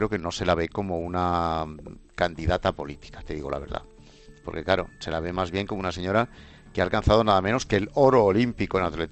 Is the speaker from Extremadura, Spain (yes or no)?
no; Cantabria, Spain; Yo he metido solamente el termómetro en mi tierra, en Cantabria.